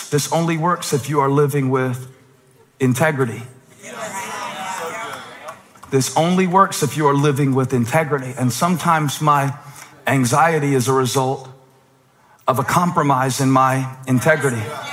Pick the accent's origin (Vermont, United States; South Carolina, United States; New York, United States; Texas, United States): South Carolina, United States; Moncks Corner; now in Charlotte, United States; I don't know if it was just growing up in Monk's Corner. You didn't have to decide where to send your kids to school. There were two. I moved to Charlotte.